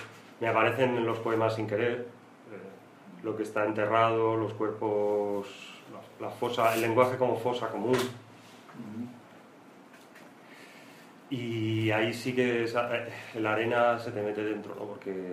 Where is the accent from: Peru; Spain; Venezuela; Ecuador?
Spain; Extremadura; En mi pueblo, yo soy del sur de Badajoz